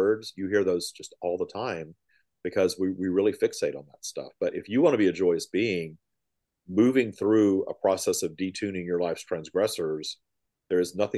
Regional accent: Louisiana, United States; I was brought up in Louisiana in a Southern Baptist town where no one was openly gay.

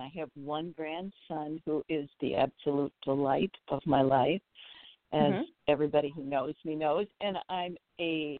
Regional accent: Michigan, United States; also born or lived in Wisconsin; I grew up in Michigan right on Lake Huron. So I've always loved the water.

